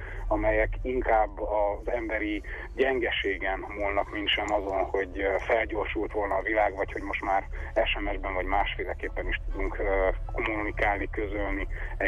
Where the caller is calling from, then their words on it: Alsórákos, Brașov County, Romania; Alsórákosról vagyok